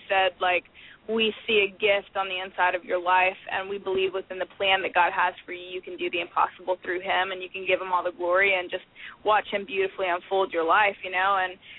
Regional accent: Fort Worth, Texas, United States; also born or lived in Florida / Rockwall, Texas; We were in Rockwall, Texas. I was born in Florida. We moved to Rockwall, Texas, like around 5, 6. And then I moved to Fort Worth whenever I was like around 7.

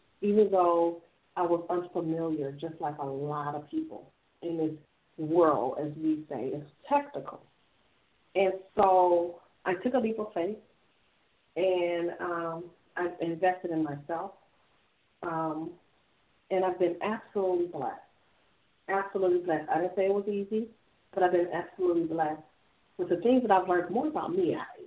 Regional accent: Illinois, United States; as I've since stated, and I'm from Illinois.

